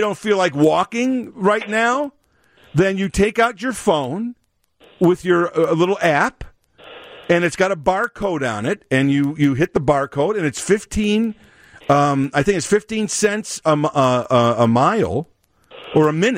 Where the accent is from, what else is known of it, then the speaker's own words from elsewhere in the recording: Chicago, Illinois, United States; I'm from Chicago. We don't have these things here.